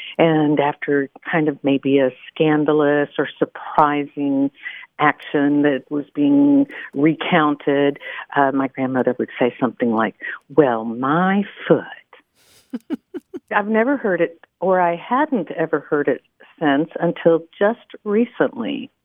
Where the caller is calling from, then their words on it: Wimberley, Texas, United States; I'm calling you from Little Piece of Heaven, Wimberley, Texas.